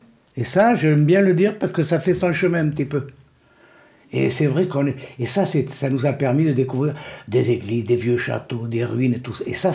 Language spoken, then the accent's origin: French; Tours, Centre-Val de Loire, France; born there; je suis né à Tours, je suis un tourangeau. Et je m'aperçois petit à petit que je viens du centre de la France, puisque Tours étant la région de ma mère, la Touraine, et mon père venait, lui, de Montceau-les-Mines.